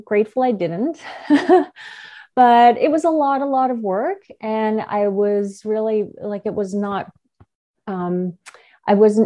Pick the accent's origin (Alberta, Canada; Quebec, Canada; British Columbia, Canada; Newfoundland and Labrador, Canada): Newfoundland and Labrador, Canada; We are from Newfoundland, and we were in a small town